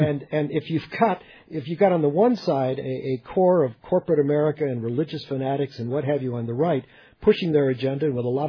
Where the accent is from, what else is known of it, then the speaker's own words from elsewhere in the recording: Detroit, Michigan, United States; Representative John Conyers from Detroit, my hometown